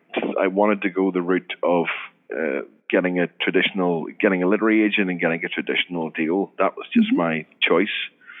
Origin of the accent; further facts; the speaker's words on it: Northern Ireland, United Kingdom; Well, I'm a writer from Northern Ireland.